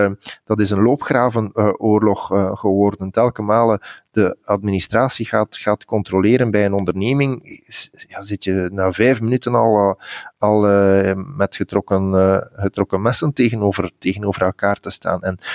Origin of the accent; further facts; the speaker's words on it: Belgium; Als ik als Belg een kapitaal heb